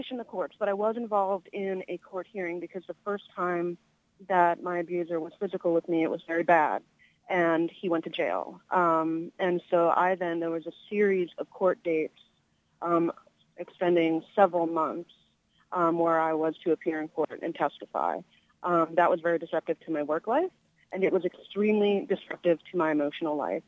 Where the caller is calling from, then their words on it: Pittsburgh, Pennsylvania, United States; I'm calling from Pittsburgh, and I stepped out of work.